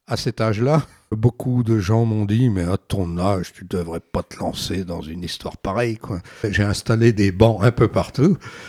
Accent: Brittany, France; je vous ai dit que je venais de Bretagne. Je suis fils d'agriculteur et chez nous, on avait beaucoup d'arbres à la ferme.

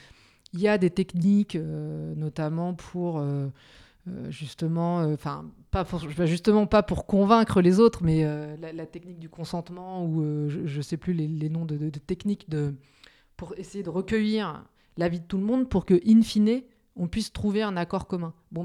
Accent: Nouvelle-Aquitaine, France; j'habite en région parisienne, mais je suis originaire de la Creuse. Et je vis en partie autour de Felletin.

